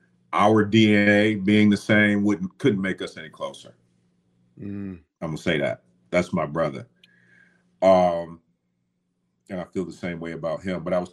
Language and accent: English; Muskegon, Michigan, United States; I'm from Muskegon, Michigan. And it's just really molded me into the man I've become.